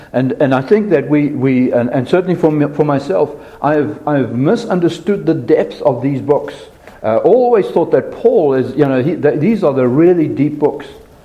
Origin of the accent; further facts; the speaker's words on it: South Africa; now in United States; when I came from South Africa, we try to be sort of civil in South African society generally.